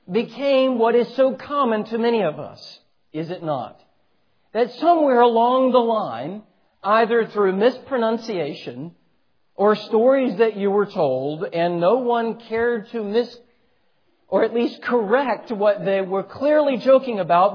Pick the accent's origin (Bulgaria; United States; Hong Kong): United States; the South; And so there began the deconstruction of many years as a Southerner